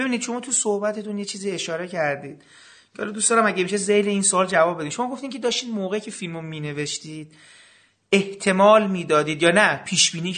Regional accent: Iran; بعد از اینکه از ایران اومدم توی خارج از ایران دیدم

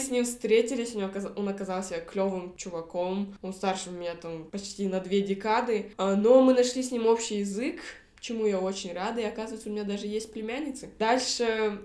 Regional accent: Almaty, Kazakhstan; вернулась в Алматы, и я поняла, насколько сильно я скучала по своему родному городу. И, конечно, звучу сейчас как типичная коренная алматинка в каком-то там поколении

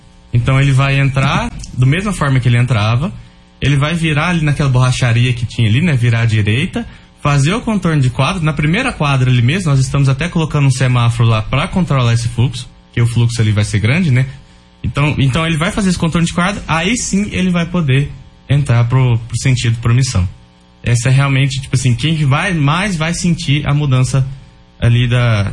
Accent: Rio Verde, Goiás, Brazil; Eu sou natural aqui de Rio Verde, cresci aqui, estudei aqui, formei aqui também.

